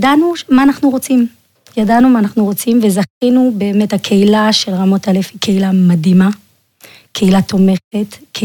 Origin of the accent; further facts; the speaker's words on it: France; now in Israel; מצרפת. אצלנו זה מקובל, כאילו בחינוך שאנחנו קיבלנו